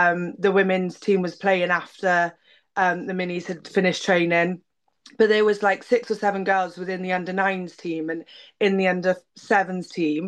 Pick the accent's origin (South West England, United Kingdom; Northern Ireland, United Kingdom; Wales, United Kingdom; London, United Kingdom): South West England, United Kingdom; Yeovil; Yeah, so I actually grew up in I grew up in Yeovil in Somerset in England.